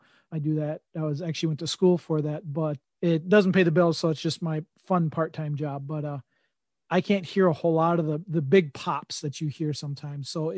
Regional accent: United States; being an American, obviously we have a fascination with the British and the Aussie and the New Zealand accents.

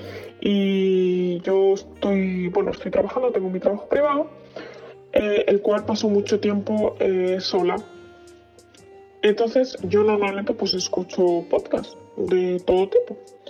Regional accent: Spain; moved away; Soy europea por el acento, ya desparecho de dónde soy. Soy española, pero no estoy viviendo en España, estoy viviendo afuera.

